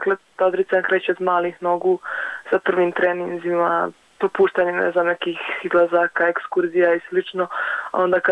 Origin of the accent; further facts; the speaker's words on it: Berkovići, Republika Srpska, Bosnia & Herzegovina; now in Sarajevo, Bosnia and Herzegovina; ja sam dakle iz Berkovića, jednu godinu sam probala u Trebinju i nakon dvije i pol godine sam došla u Sarajevo.